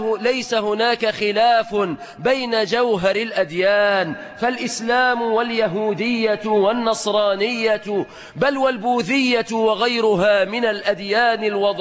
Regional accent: Egypt; في بلادنا مصر الإسلامية،

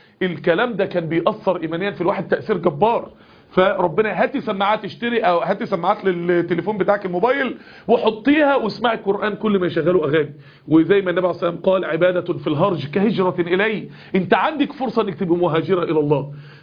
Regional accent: Kirkuk, Kirkuk Governorate, Iraq; احنا من كركوك جمهورية العراق

